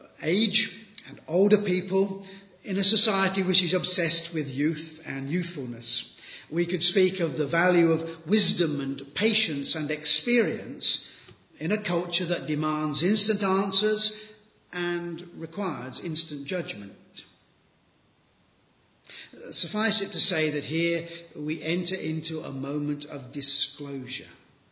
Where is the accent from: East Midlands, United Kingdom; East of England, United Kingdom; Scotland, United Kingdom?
East Midlands, United Kingdom; Rushton; I grew up in Rushton.